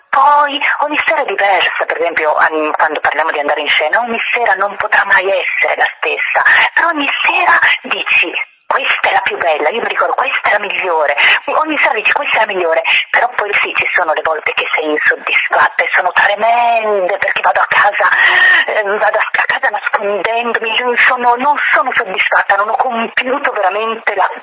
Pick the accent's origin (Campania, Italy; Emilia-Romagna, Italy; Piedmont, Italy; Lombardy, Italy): Piedmont, Italy; Turin; born there; io sono nata a Torino ma i miei genitori sono entrambi pugliesi, io sono felice che le mie radici arrivano, partono da quella terra.